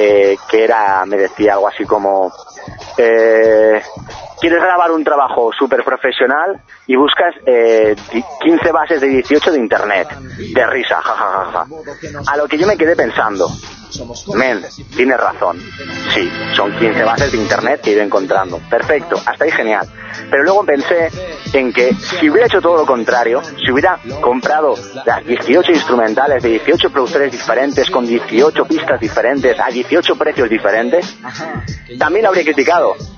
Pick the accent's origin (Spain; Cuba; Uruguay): Spain; Navarre; also born or lived in Alicante; De Navarra, yo soy de Navarra. Realmente nací en Alicante y me gusta repetirlo, soy de Alicante